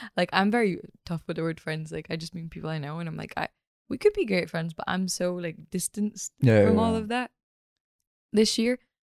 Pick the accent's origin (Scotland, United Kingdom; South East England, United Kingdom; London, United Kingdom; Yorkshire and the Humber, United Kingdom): Scotland, United Kingdom; It's weird because I'm not from Glasgow. I'm from the West Coast, but Glasgow's like the nearest city.